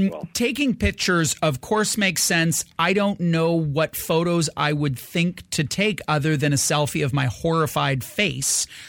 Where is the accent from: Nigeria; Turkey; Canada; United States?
Canada; We're Canadian. We apologize for, you know, when they bump into us walking down the street.